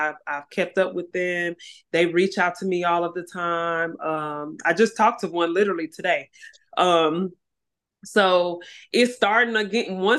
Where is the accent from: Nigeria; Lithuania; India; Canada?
Nigeria; now in United States; I'm Nigerian. And so in our Nigerian community, I know here in Huntsville and just about anywhere